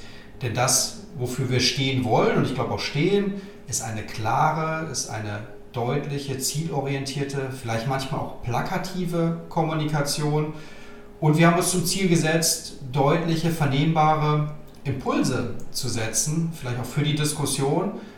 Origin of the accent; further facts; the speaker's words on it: Rhineland, Germany; born there; 49 Jahre, gebürtiger Rheinländer